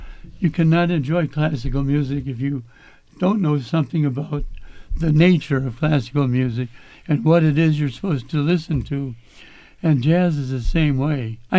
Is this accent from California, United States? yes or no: no; Illinois, United States; I'm very grateful to having grown up in a small town in the Midwest. And I was born in Chicago, but I grew up in a lily-white town about 15 miles from the Loop in Chicago.